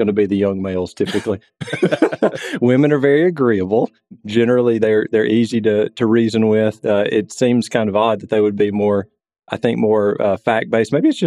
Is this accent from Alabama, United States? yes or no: yes; Alabama, United States; now in Decatur, United States; CV is very straightforward, but … from the Shoals area. Went to UAB Medical School, settled after Huntsville Hospital residency into Decatur, Alabama